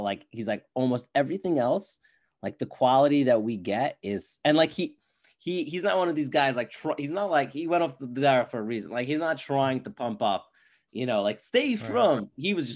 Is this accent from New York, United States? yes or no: yes; Brooklyn, New York, United States; I grew up in Flatbush, and I always said the best part of Flatbush is going upstate.